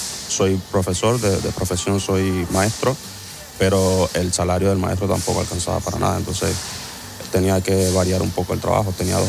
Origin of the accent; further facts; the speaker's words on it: Venezuela; also born or lived in Peru; now in Spain; Desde el 2016 salí de Venezuela y desde Perú hace 3 años.